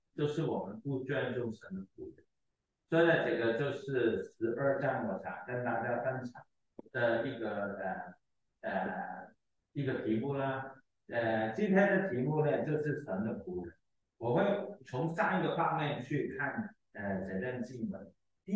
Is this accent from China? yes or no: yes; China; 就是我们中国人有句话嘛，前车可鉴